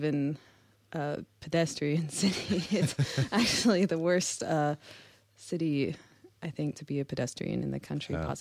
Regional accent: Fresno, California, United States; Well, I grew up in Fresno, California.

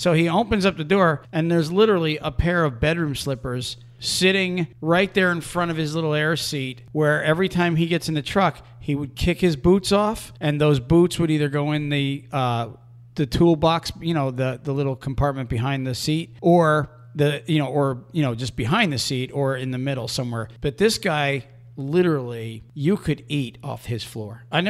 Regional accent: Pennsylvania, United States; Now, I will tell you that first CB handle that I had, because I was from Pennsylvania, was

